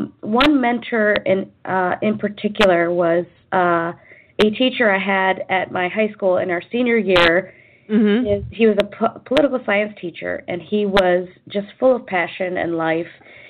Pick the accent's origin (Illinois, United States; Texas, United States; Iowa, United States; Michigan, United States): Illinois, United States; Chicago; also born or lived in Fairview Park, Ohio / New Jersey; So I was born in the Midwest in Fairview Park, Ohio, and moved around a little bit until I was 11 years old. I lived in New Jersey for about 8 years, and then I landed in Chicago